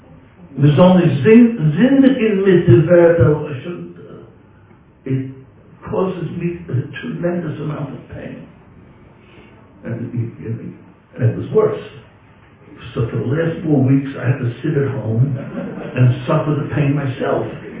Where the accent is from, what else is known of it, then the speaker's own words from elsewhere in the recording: Williamsburg, New York, United States; I was raised in Williamsburg on loose lips, St. Schiff's. You didn't talk during the Second World War about, in Williamsburg, we were right there by the Navy Yard.